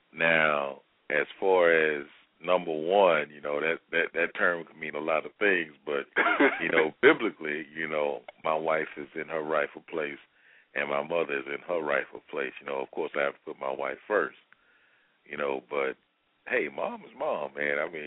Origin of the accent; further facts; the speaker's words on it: Mississippi, United States; she thought I was a little country, you know, I'm from Mississippi.